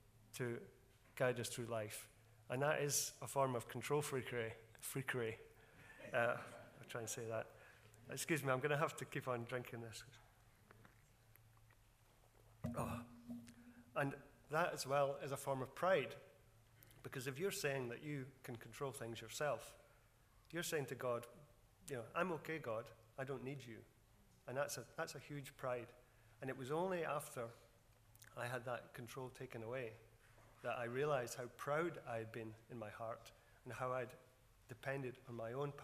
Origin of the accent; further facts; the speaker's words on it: Scotland, United Kingdom; because I'm a Scotsman